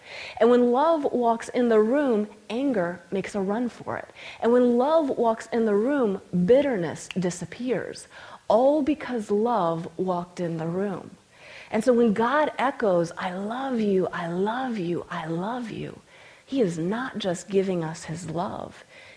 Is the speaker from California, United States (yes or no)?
no; Juneau, Alaska, United States; I was in my hometown at the time, up in Juneau, Alaska. And for any of you who have ever seen pictures of Juneau, and there's this beautiful blue sky, don't be tricked.